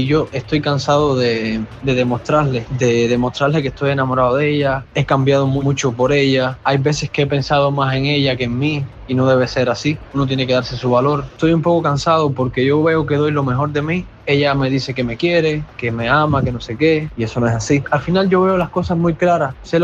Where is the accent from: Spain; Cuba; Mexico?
Cuba; tengo 23 años, soy de Cuba.